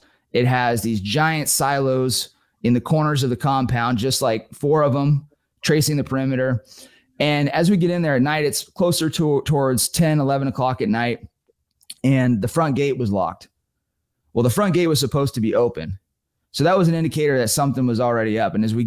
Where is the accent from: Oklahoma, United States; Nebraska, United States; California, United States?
California, United States; So I grew up in Northern California hunting bear with my dad.